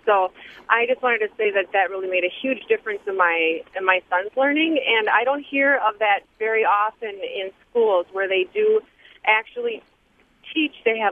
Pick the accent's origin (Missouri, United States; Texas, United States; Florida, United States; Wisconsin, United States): Wisconsin, United States; Pulaski; Hi. I just wanted to share with you that I'm from Pulaski, and at the Pulaski Middle School